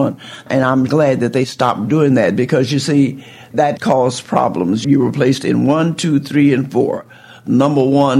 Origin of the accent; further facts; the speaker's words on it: Bristow, Oklahoma, United States; She came from Pawhuska, and I came from Bristow to Tulsa.